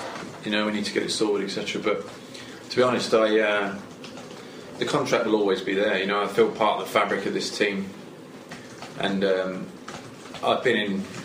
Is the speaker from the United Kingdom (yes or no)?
yes; United Kingdom; and that as a British